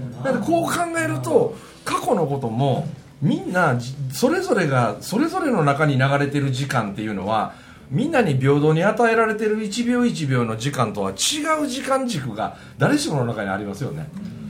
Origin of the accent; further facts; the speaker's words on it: Odai, Mie, Japan; 僕が生まれ育ったところって、まあ、大杉谷っていう地域なんですけど、うん、まあ、今はまあ大台町という、ね、だんだんだんだん合併合併合併で、市町村が大きくなって、今はまあ大台町というね、うん、町になっちゃいましたけど、だけどその一番どん詰まりの山